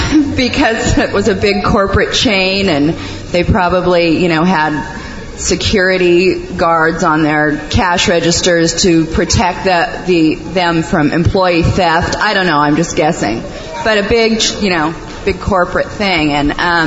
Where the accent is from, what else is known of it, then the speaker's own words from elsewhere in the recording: California, United States; from California